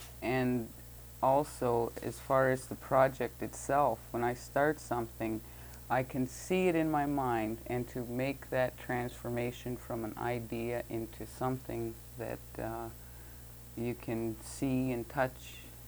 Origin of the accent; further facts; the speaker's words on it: Detroit, Michigan, United States; born there; I was born in Detroit, Michigan, and I'm 33 years old.